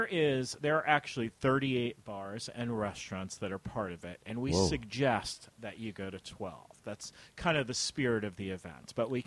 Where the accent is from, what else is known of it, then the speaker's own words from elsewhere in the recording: Florida, United States; But I grew up in Florida, and so Christmas was kind of an artificial tree on a coffee table.